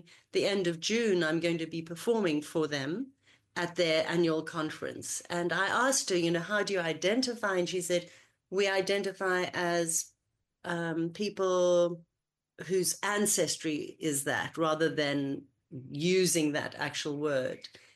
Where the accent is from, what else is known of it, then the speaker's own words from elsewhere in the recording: South Africa; oh my goodness, I'm a South African.